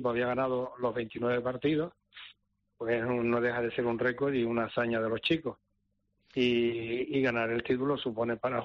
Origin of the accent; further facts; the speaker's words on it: Canary Islands, Spain; vinieron 20 amigos míos de Tenerife de la infancia, porque yo me crié de pequeño en Tenerife